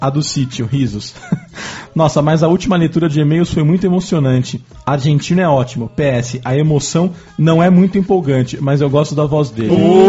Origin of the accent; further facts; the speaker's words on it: Apucarana, Paraná, Brazil; Tenho 27 anos e sou de Apucarana